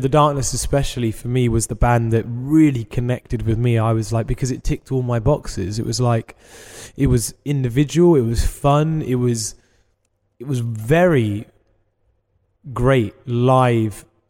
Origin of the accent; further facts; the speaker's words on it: England, United Kingdom; we're English, like we've produced some of the world's greatest bands.